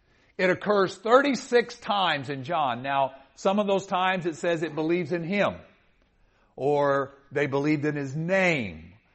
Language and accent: English; Kentucky, United States; I'm from Kentucky originally.